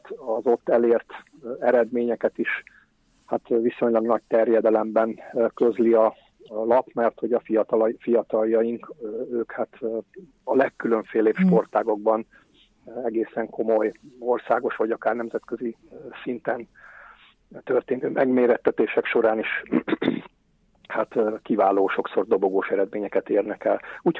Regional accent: Veresegyház, Pest, Hungary; also born or lived in Budapest; Nem itt születtem, de ide születtem, tehát Budapesten születtem, de a életem, tudom, negyedik, ötödik napjától kezdve, hogy édesanyám hazahozott a családi házba. Én Veresegyházon élek folyamatosan

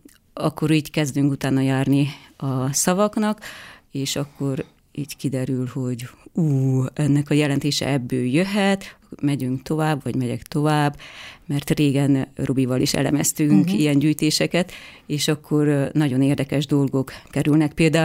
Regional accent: Tușnad, Harghita, Romania; now in Hungary; egy nagyon hasonló falusi kulturális közegben, nevezetesen Alcsíkon, Újtusnádon születtem, és ez ugye nagyon közel áll az erdélyi falusi bármely falunak a kultúrájához

